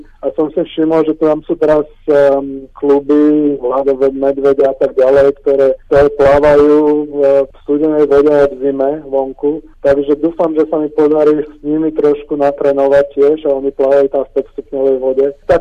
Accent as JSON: {"language": "Slovak", "town": "Žilina", "region": "Žilina Region", "country": "Slovakia", "tie": "born or raised there", "also_born_or_lived": "Bratislava", "moved": "yes", "lives_now": "Sydney, Australia", "said": "Tak ja som vyrastal v Žiline. Ja žijem v Austrálii posledných 20 rokov, ale predtým som žil v Žiline a v Bratislave."}